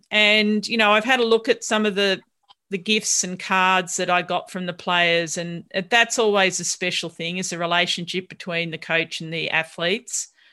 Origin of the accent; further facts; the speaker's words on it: Victoria, Australia; It's something I've learnt about a lot in my own state of Victoria.